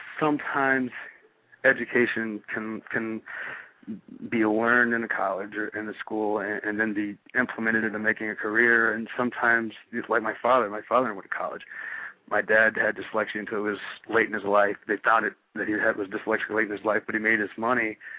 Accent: the South, United States; I come from the South. You know what that's like.

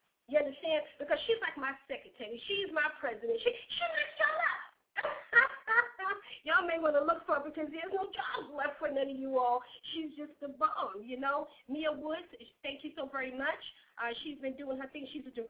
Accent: New York City, New York, United States; now in Charleston, United States; because I came from New York City, and I'm going to keep on saying that, but I do rep Charleston, South Carolina as well.

